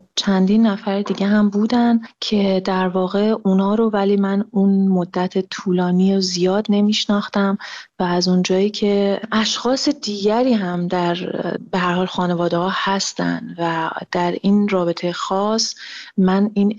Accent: Mashhad, Razavi Khorasan, Iran; moved away as an adult; من مشهد بزرگ شدم، من متولد مشهد هستم و تا 18 سالگی در مشهد زندگی می کردم.

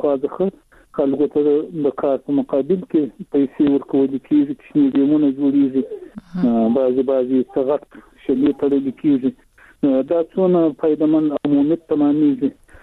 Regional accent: Shajoy, Zabul, Afghanistan; هم د زابل ولایت شاجیل ولسوالي.

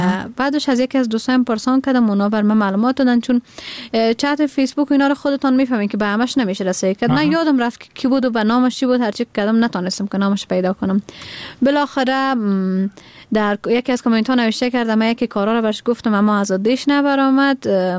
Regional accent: Badakhshan, Afghanistan; born there; من در بدخشان متولد شدیم و زادگاهم بدخشان است.

